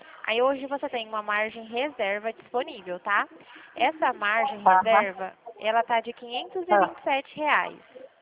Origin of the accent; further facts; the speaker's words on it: Dracena, São Paulo, Brazil; Eu sou aqui de Dracena também.